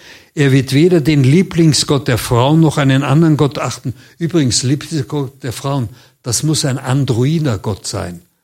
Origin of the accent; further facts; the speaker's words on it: Vienna, Austria; Ich bin Wiener, ich weiß, dass die Wiener so tapfer waren bei den Türkenkriegen damals